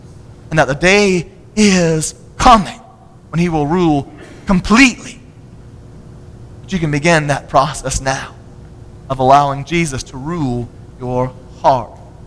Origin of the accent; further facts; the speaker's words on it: Florida, United States; now in Tucson, United States; Being a Baptist pastor in Tucson, Arizona, when I grew up in Florida, was not on my radar screen.